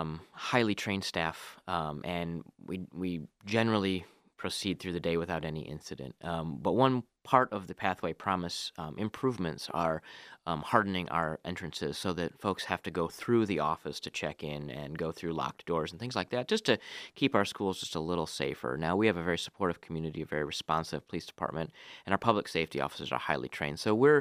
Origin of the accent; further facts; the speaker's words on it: Lansing, Michigan, United States; Growing up in Lansing, going to East Michigan State, I always was a Spartan through and through